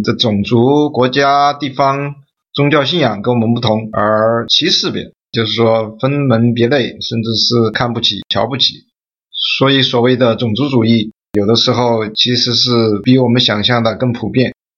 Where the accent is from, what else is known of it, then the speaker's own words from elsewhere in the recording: China; 其实呢，我们是中国人，我们也是老中，也是老外